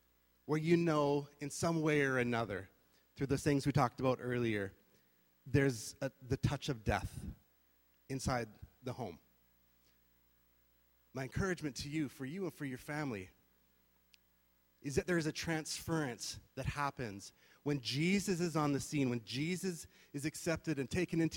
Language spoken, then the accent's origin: English; Canada; we're Canadian, all right? We're Canadian.